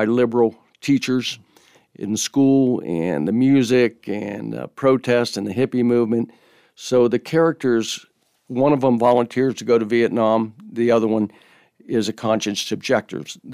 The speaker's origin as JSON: {"language": "English", "region": "Maryland", "country": "United States", "tie": "born or raised there", "also_born_or_lived": "Washington, D.C. suburbs", "said": "I grew up near the Chesapeake Bay. In southern Maryland, and then in the Washington, D.C. suburbs, and went to college in Virginia at the Virginia Military Institute."}